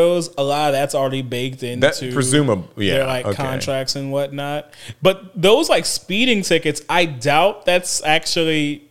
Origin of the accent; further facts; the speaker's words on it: New Orleans, Louisiana, United States; I'm from New Orleans. That's commonplace.